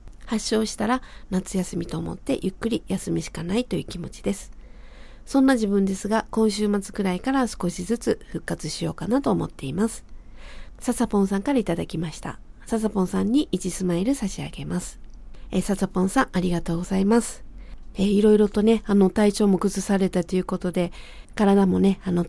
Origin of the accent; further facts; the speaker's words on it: Fukuoka, Japan; 翌日は僕の地元近くの箱崎宮前の桃庵で明るい時間にスタート。